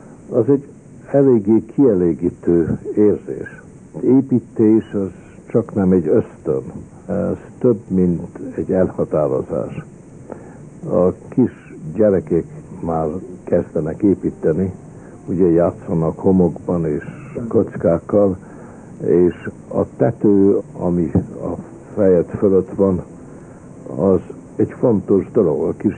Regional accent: Hungary; mivel Magyarországról jön, és én is Magyarországról jövök

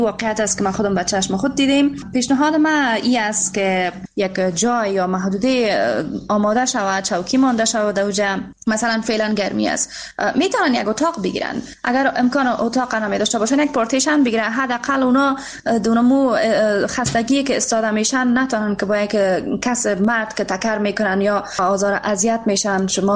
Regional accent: Afghanistan; افتخار میکنم واقعاً که من یک افغان هستم

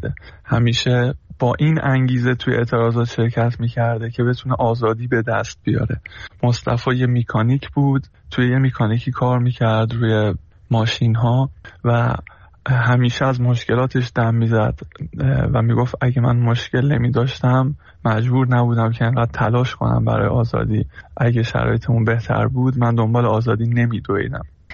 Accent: Iran; moved away; ما هم که خارج از ایرانیم

